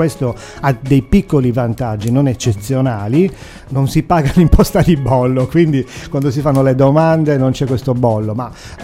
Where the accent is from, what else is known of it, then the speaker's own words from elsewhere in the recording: Sardinia, Italy; Noi siamo sardi, lo dico sempre